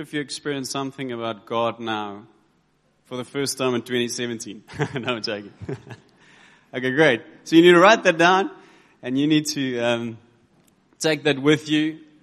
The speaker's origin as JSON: {"language": "English", "town": "George", "region": "Western Cape", "country": "South Africa", "said": "I'm from George in the Garden Route."}